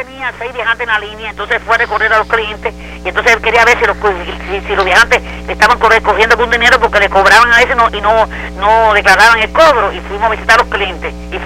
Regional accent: Havana, Cuba; no puede ser, porque no soy tan pequeña, yo soy habanera

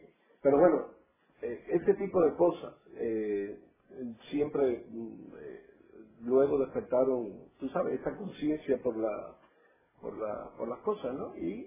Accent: Camagüey, Cuba; born or raised there; also born or lived in Holguín

